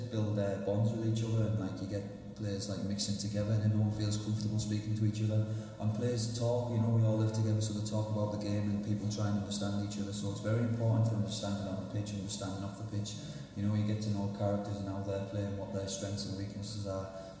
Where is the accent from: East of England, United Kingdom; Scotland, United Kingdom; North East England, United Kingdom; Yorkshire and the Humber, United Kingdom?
North East England, United Kingdom; Middlesbrough; And it's my hometown. So everybody, it's only a small town in the UK, so everybody's buzzing